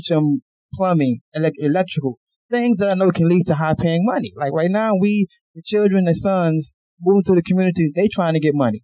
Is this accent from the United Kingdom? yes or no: no; Israel; also born or lived in United States; I was raised in a country predominantly white folks, specifically Jews. I was raised in Israel. And I left America when the community was still community.